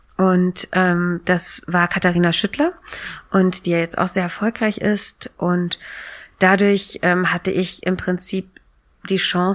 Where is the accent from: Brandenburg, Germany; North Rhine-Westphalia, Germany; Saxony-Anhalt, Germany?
North Rhine-Westphalia, Germany; Cologne; ich bin ja so ein richtig olles Kölner Stadtkind. Also ich komme richtig aus Köln-Innenstadt.